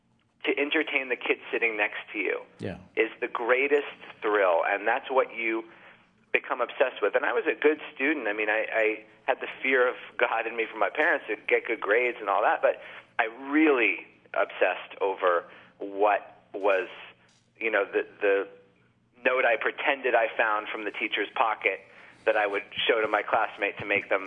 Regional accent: Boston, Massachusetts, United States; Well, you know, I'm from Boston, so yeah.

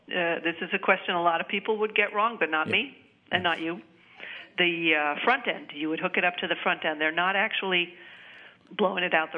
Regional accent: New Hampshire, United States; I grew up in New Hampshire, but we didn't have any cows.

